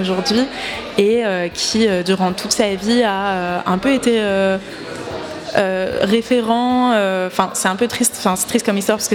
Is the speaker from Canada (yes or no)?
no; France; now in Switzerland; Alors moi, je viens de France, donc je ne me rends pas trop compte quelle ampleur ça a pu prendre. Ici en Suisse